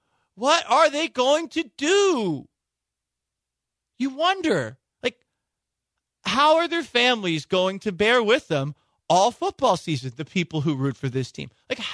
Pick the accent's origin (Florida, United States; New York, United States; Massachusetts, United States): Massachusetts, United States; I'm sure people thought the same thing with some of the teams I grew up rooting for in the Boston area.